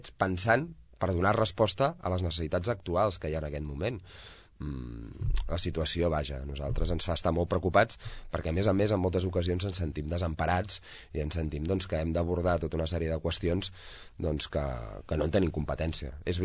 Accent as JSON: {"language": "Catalan", "region": "Catalonia", "country": "Spain", "said": "consells comarcals que són més petits que el meu poble, que està allà al Vallès"}